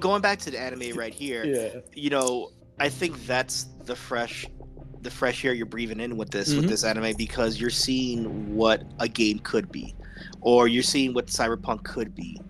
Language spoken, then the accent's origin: English; New York, United States; We're both from New York, and we love our dingy city.